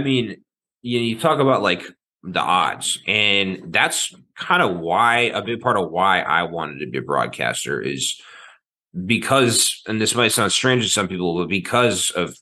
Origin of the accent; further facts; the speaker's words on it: Maryland, United States; I grew up in Maryland, and one of my friends played for the Ironbirds.